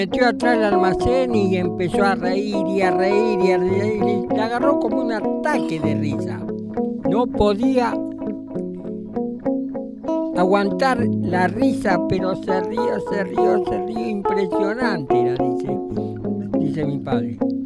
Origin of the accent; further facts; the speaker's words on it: Avellaneda, Buenos Aires Province, Argentina; yo me crié en Avellaneda, allá en el sur, cerca de la cancha Independiente.